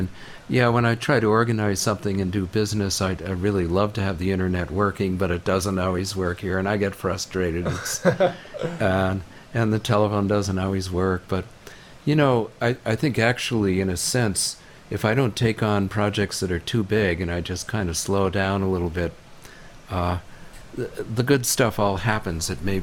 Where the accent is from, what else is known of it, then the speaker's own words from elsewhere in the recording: Boston, Massachusetts, United States; also born or lived in Phoenix, Arizona; I lived in Phoenix, Arizona, back in the 80s. But even going way, way back when I was a child growing up in Boston in the 40s, the changes are absolutely incredible and not good.